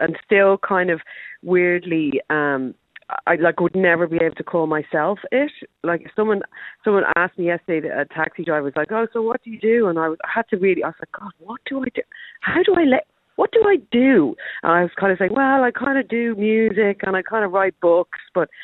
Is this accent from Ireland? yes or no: yes; Ireland; now in London, United Kingdom; to have lived in London this long as an Irish person